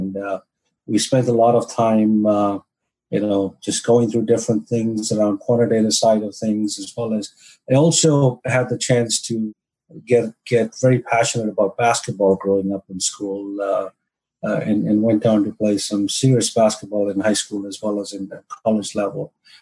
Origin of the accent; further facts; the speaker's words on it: New Delhi, Delhi, India; I grew up in New Delhi in India. I went to a private school there.